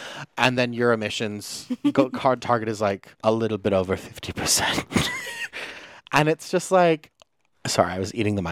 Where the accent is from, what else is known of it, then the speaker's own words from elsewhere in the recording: Gold Coast, Queensland, Australia; we're from the Gold Coast, and it's like I reckon those 500,000 people are the Gold Coast.